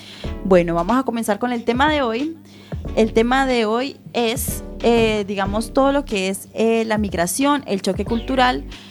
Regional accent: Colombia; now in A Coruña, Spain; como saben, nosotros nos criamos en Colombia, entonces pues en Colombia es normal que...

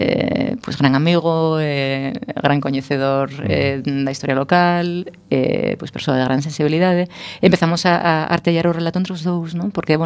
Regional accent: Gijón, Asturias, Spain; now in A Coruña, Spain; antes de nada teño que decir que eu son de Gijón

